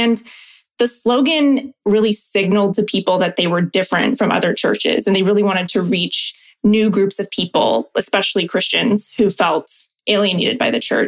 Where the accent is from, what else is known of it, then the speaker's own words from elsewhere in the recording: Oakville, Ontario, Canada; I'm from Oakville originally.